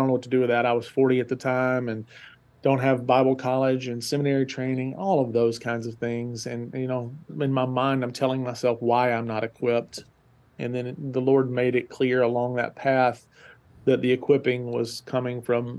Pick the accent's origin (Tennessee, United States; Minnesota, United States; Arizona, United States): Tennessee, United States; now in Louisville, United States; So I live in Louisville, Kentucky. I've been here since 2004. I'm from Tennessee originally, moved to Louisville to work at the University of Louisville.